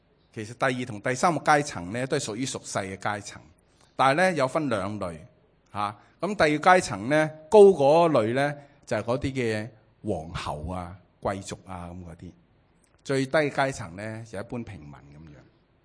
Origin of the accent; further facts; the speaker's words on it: China; 我哋中国人都有啦